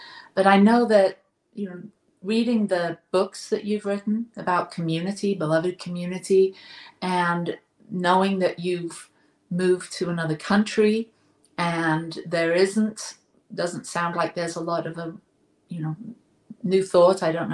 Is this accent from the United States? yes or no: no; England, United Kingdom; Yeah, I'm from England, and I spend quite a bit of time there.